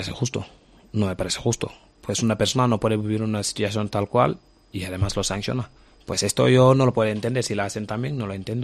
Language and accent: Spanish; Dakar, Senegal; now in Spain; porque me vieron jugar con Sub-17 de Senegal